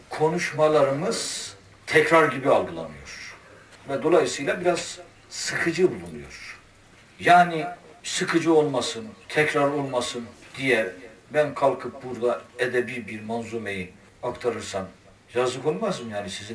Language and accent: Turkish; Erzurum, Turkey; now in Istanbul, Turkey; Erzurumluyum. İstanbul'da ikamet etmekteyim.